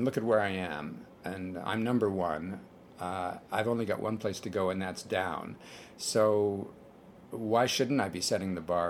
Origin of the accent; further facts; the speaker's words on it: Canada; Although we are both from Canada, which should count for something